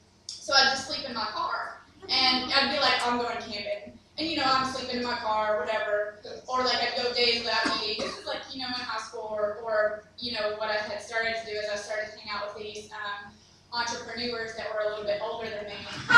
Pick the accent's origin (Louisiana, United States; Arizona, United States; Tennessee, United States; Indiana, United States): Tennessee, United States; I graduated college or high school because in Tennessee, I'm not from New York, in case you're wondering.